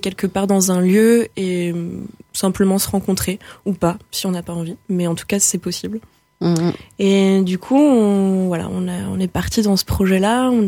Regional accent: Occitanie, France; Moi je viens d'à côté de Toulouse, okay. Et donc autour de Toulouse.

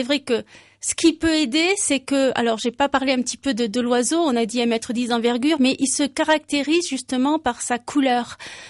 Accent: Toulouse, Occitanie, France; Bon, moi, je suis toulousaine.

